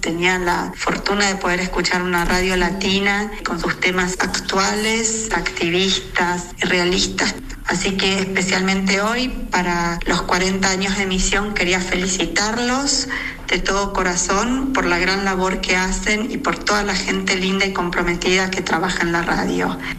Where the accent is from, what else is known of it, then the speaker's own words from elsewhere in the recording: Argentina; now in Switzerland; soy argentina. Vine a Suiza en el año 2000 y desde ahí que los vengo siguiendo.